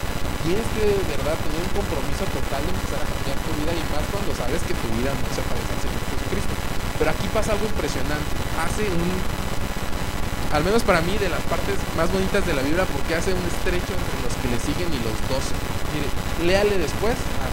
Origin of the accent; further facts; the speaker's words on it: Tepito, Mexico City, Mexico; de ahí de los Altos, de Tepito.